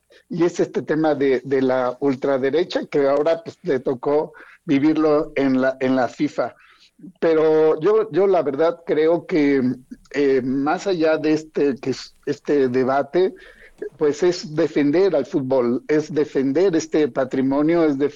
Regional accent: Mexico; nosotros lo tenemos realmente como mexicanos, como mexicanas, en nuestro corazón.

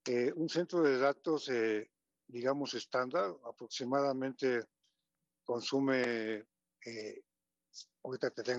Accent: La Cañada, Querétaro, Mexico; el Marqués, donde somos nosotros de La Cañada

